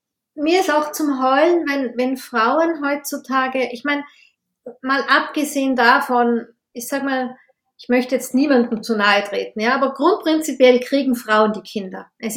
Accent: Austria; also Mutterschutz oder Karenz heißt es bei uns in Österreich

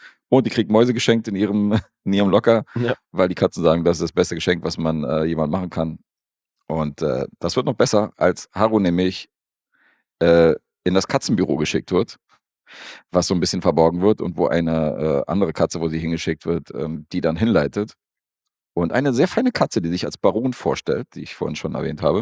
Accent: Serbia; Als ich, als Serbe.

